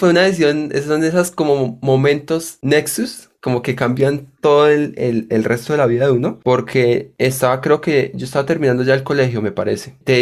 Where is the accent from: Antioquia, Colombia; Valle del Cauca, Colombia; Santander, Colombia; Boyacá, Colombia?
Boyacá, Colombia; Ráquira; born there; como nací en Ráquira, pues uno escuchaba en los locales, nosotros teníamos un local y poníamos carranga, y en la zona comercial de Ráquira uno escuchaba mucho carranga